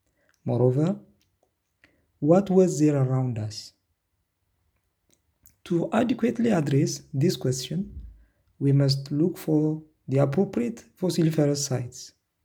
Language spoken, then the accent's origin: English; Ethiopia; English is a second language; now in France; I am from Ethiopia, but currently living here in France, studying my PhD in the field of vertebrate paleontology